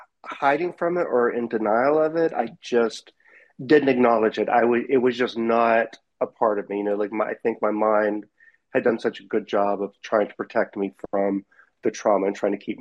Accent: Pensacola, Florida, United States; I'm author of Fault Line, Still Standing. I'm from Pensacola, Florida.

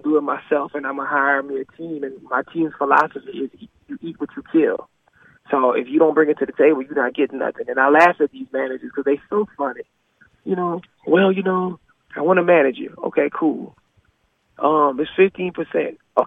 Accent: Louisiana, United States; I come from Louisiana where I've never had a financial investor.

